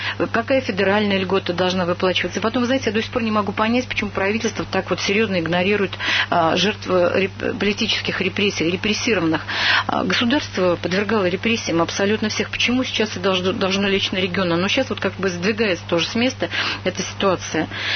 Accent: Saratov Oblast, Russia; Я из Саратовской области.

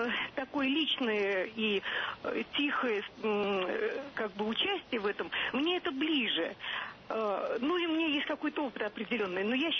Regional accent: Moscow, Russia; Я из Москвы.

